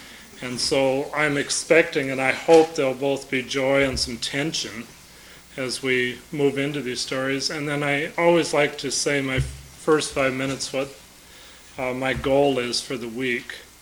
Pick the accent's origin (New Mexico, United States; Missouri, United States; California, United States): New Mexico, United States; Albuquerque; I'm from Albuquerque, New Mexico. And I'm serving here at Holden for 1 year as a village pastor.